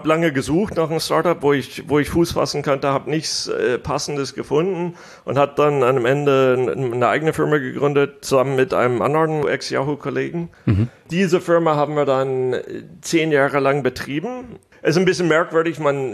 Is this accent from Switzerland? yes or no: no; United States; also born or lived in Germany; Also meine Mutter kommt aus Deutschland, mein Vater aus Amerika. Ich bin hauptsächlich in Amerika aufgewachsen, bin dann immer wieder hin und her gegangen zwischen Deutschland und Amerika